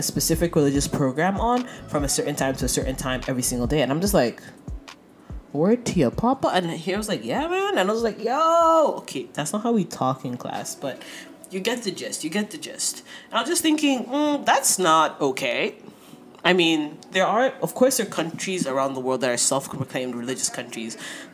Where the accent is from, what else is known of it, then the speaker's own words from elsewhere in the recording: Ethiopia; Now, I grew up in Ethiopia